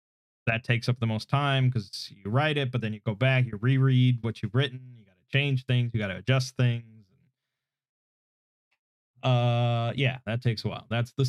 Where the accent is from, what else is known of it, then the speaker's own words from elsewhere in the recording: Midwest, United States; Must know if I'm a fellow Midwesterner. Yes, I am. I'm from the Midwest.